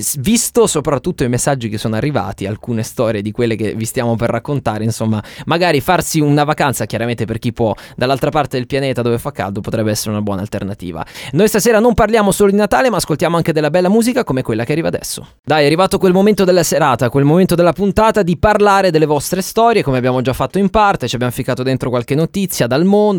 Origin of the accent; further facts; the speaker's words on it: Taranto, Apulia, Italy; now in Milan, Italy; noi vi parliamo da Milano, Giulia è del nord, di Parma, io sono di Taranto, quindi sono pugliese